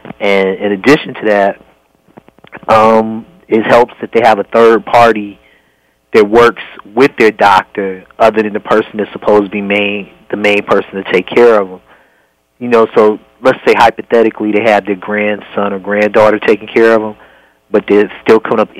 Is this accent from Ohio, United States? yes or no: yes; Cleveland, Ohio, United States; Jack and Jill used to put together functions for the kids that I grew up with in Cleveland.